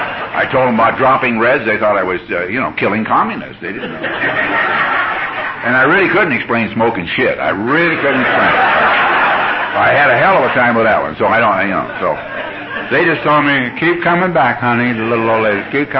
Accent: Glendale, United States; I'm serious, and I was raised in Glendale. They speak English in Glendale.

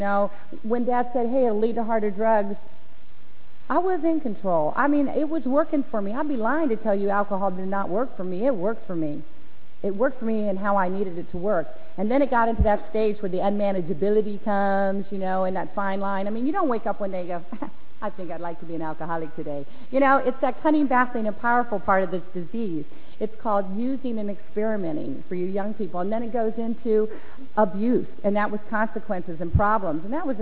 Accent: Maryland, United States; now in Arizona, United States; growing up in Maryland, and man, it was just powerful. Well, I showed up in Arizona

